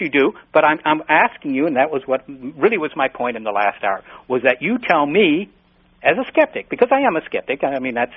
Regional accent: Virginia, United States; Well, where I grew up in Virginia, the ground didn't absorb water either

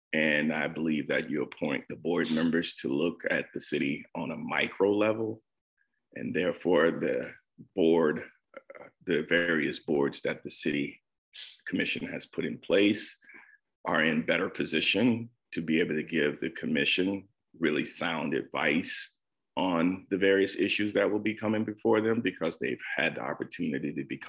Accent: Sarasota, Florida, United States; born there; also born or lived in Orlando; I was born in Sarasota in 1976. I've been in Sarasota for the most part of my life. I only left for college, military service and college education, and I lived in the Orlando area for about 10 years.

